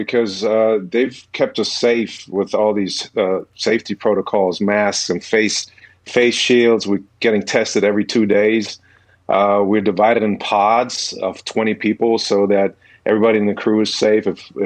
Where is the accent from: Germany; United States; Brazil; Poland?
Germany; growing up in Germany, I played basketball, I played soccer, and then I turned to professional tennis after